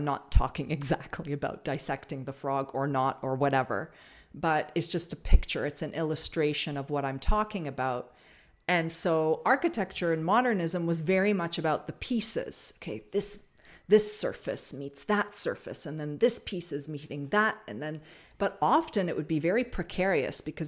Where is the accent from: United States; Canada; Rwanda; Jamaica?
Canada; I'm Canadian, so.